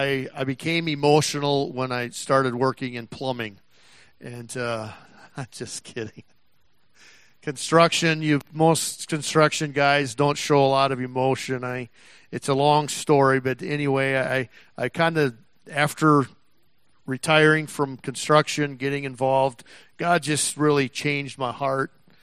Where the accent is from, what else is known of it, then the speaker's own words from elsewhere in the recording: Texas, United States; born there; We grew up in the South. Our whole family was born in Texas.